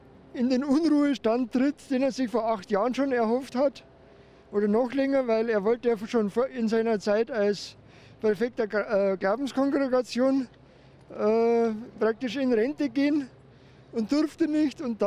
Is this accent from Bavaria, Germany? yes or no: yes; Bavaria, Germany; Also für Gott zu sagen, wenn man bei uns in Bayern sagt.